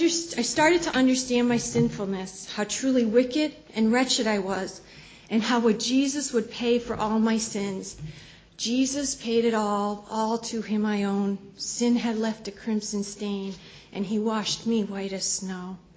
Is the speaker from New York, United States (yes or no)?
no; West Pittston, Pennsylvania, United States; As a child, I grew up in West Pittston, Pennsylvania, and my parents were members of the West Pittston Trinity Episcopal Church.